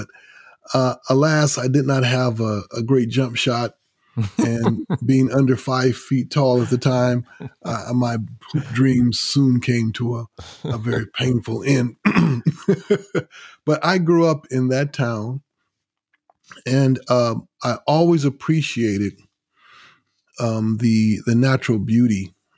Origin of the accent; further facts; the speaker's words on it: Grand Rapids, Michigan, United States; And where I grew up, the place I grew up on Franklin Street, and it was the area in Grand Rapids where Black people were allowed to move after they came from the south